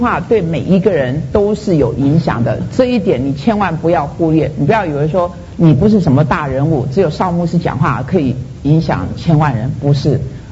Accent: China; now in Taiwan; 当时我在台湾念台大的时候，我那时候没有信耶稣，我从中国大陆到台湾的，

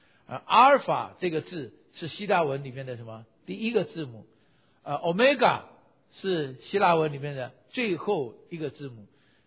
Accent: China; 因为我毕竟我们是中国人嘛

